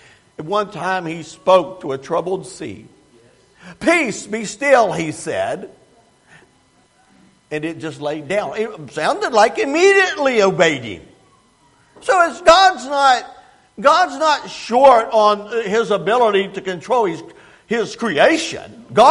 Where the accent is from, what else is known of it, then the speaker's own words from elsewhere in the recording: West Virginia, United States; I grew up in West Virginia, by the way, and I grew up in central West Virginia and spent most of my life in the mountains and around the mountains.